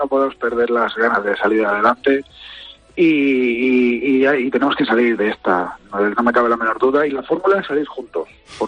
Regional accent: Jaraíz de la Vera, Extremadura, Spain; now in Valladolid, Spain; Yo siempre digo que soy vallisoletano de adopción y jaraiceño de corazón. Eso no me lo quita nadie. El olor a pimentón, ese le voy a tener hasta el día que desaparezca.

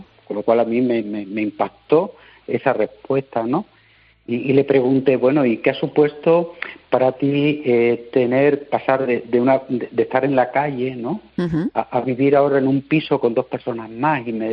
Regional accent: Badajoz, Extremadura, Spain; yo he vivido 10 años en barrios marginales, en Badajoz, de donde soy diocesano, sacerdote de la diócesis de Mérida de Badajoz

